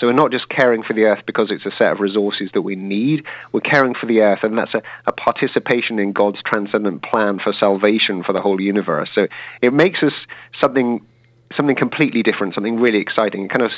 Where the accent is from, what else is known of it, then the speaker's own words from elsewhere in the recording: Ireland; I'm from Ireland myself